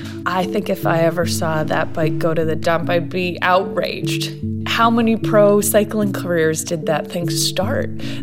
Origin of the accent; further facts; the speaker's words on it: Jericho, Vermont, United States; I grew up in Jericho, Vermont, just a mile down the road from Amy Dombrowski.